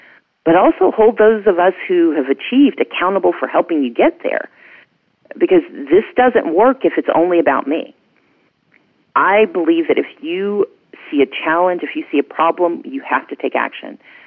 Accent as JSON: {"language": "English", "region": "Mississippi", "country": "United States", "tie": "born or raised there", "said": "I grew up poor in Mississippi."}